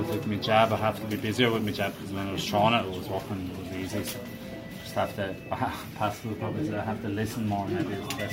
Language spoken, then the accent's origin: English; Ireland; I've never had success as an Irish amateur, so my objective when I started as a pro wasn't to be successful in Ireland